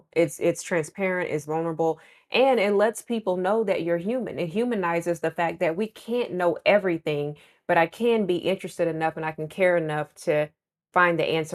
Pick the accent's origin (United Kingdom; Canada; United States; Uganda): United States; Oklahoma; I grew up in Oklahoma. I still live in Oklahoma. We're not known for being diverse.